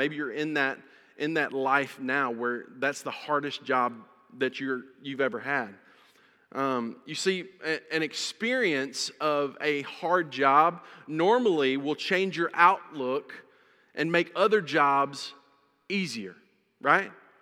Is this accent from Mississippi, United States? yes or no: yes; Mississippi, United States; I grew up in North Mississippi in the hills